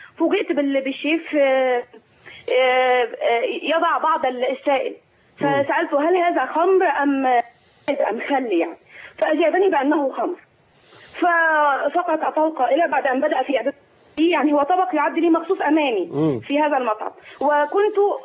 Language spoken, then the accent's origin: Arabic; Egypt; now in Riyadh, Saudi Arabia; كنت انا في كندا، انا اساسا مصريه الاصل كنديه الجنسيه.